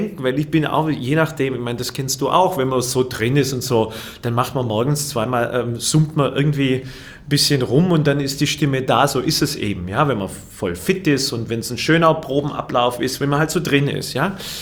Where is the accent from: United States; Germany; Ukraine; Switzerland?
Germany; Fellbach, Baden-Württemberg; also born or lived in Waiblingen; Ich bin in Waiblingen geboren, aber in Fellbach-Schmieden aufgewachsen.